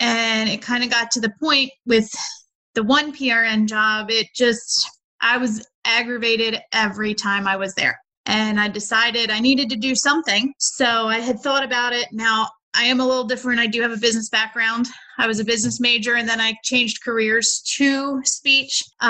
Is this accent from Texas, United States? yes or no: no; Bel Air, Maryland, United States; I'm from Bel Air, Maryland.